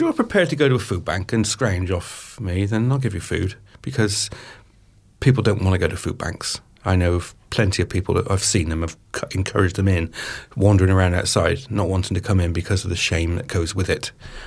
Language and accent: English; Bristol, South West England, United Kingdom; I come from Knowle in Bristol, South Bristol. I went to Merriwood Boys in Knowle West. You know, I've lived in that world and I love it.